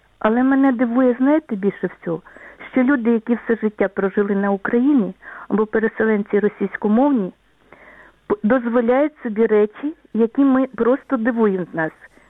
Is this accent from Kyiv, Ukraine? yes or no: yes; Kyiv, Ukraine; Я з Києва, киянка